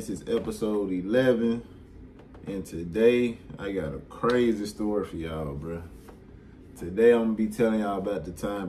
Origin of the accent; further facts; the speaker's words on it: Memphis, Tennessee, United States; also born or lived in San Diego; I was born in San Diego, but my mama moved me back to Memphis before I was even one. So I was growing up in Memphis, and my grandma was always still in San Diego.